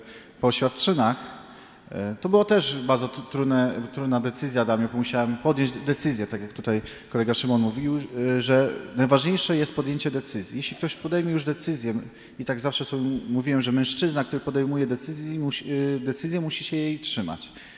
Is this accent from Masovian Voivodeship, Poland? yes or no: yes; Warsaw, Masovian Voivodeship, Poland; Zasiedziałem się w pięknym Toruniu 9 lat. I musiałem stwierdzić, czy zostajemy w Toruniu, czy wracam do domu, czy w okolicach Warszawy, do Warszawy, skąd pochodzę.